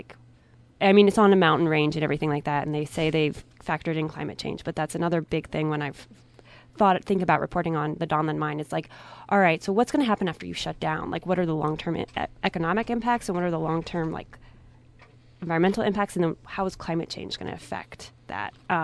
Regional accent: the South, United States; I grew up in the East Coast, near the East Coast in the South, and we've had mining.

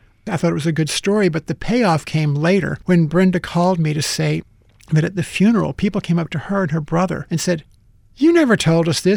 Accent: Metairie, Louisiana, United States; I grew up here. So even though I grew up in Metairie, I got an idea over the years of how things fit together in a community.

